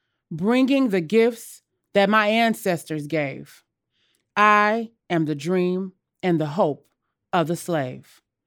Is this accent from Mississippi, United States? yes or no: yes; Jackson, Mississippi, United States; born there; I was born in Jackson, Mississippi, in the Deep South, about 8 years after Dr. King was assassinated. So I was born in 1976. And during that period of time, Black people in Mississippi were still very poor.